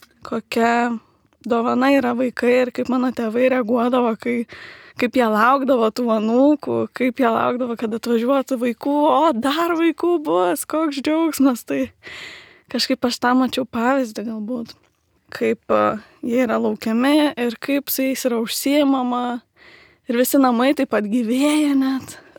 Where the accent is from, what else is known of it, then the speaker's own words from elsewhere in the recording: Kelmė, Kaunas County, Lithuania; Nes aš iš Kauno, esu iš Kelmės, tai ten mano gimtinė ir ten buvo mano irgi gausi gan šeima.